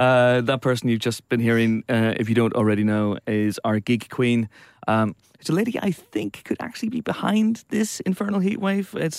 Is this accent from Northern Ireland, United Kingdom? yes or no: yes; Banbridge, Northern Ireland, United Kingdom; His name's Mark Bainbridge, which is very, very close to my hometown, Banbridge.